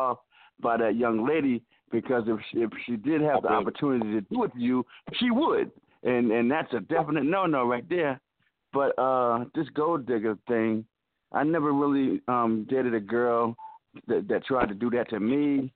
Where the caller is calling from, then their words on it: Atlanta, Georgia, United States; I'm calling from Atlanta, Georgia.